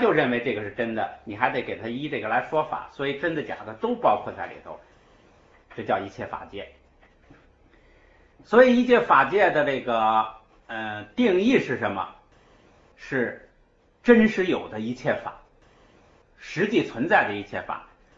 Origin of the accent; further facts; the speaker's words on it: China; 我们中国人重视字儿